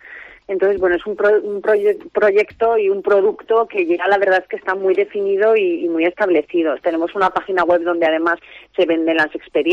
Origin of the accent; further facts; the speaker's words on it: Aragon, Spain; está mal que lo diga yo porque soy de aquí, de Somontano